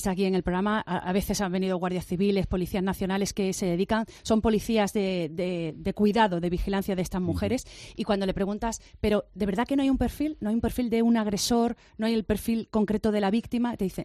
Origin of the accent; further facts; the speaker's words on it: Málaga, Andalusia, Spain; los que somos de Málaga, de la ciudad de Málaga